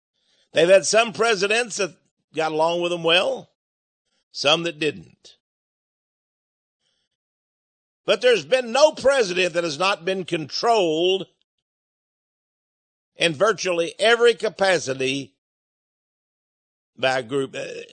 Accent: Austin, Texas, United States; I'm here from Austin, Texas, and I know what the guy is.

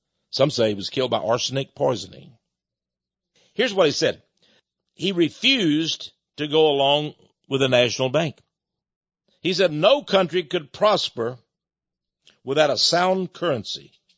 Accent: Texas, United States; I was sort of a Southerner. I'm from East Texas. We favored the South. When I was a kid, we favored the South and the Confederacy and all that.

